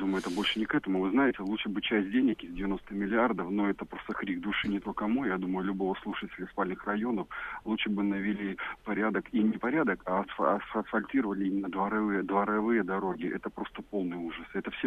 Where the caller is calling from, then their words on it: Moscow, Russia; Москва, вы знаете